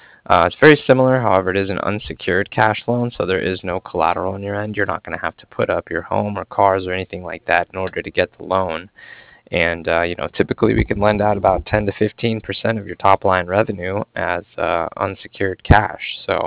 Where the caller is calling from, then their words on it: Cardiff, Wales, United Kingdom; I was calling from Cardiff